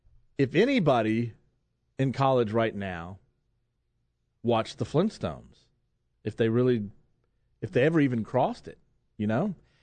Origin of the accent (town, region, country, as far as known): United States; born or raised there